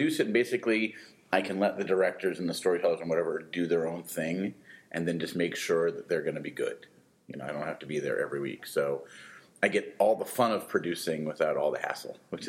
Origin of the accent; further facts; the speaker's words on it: Massachusetts, United States; now in Somerville, United States; I am from a lot of places, but mainly the South Shore. So Quincy, Taunton, Hull, Weymouth, Braintree.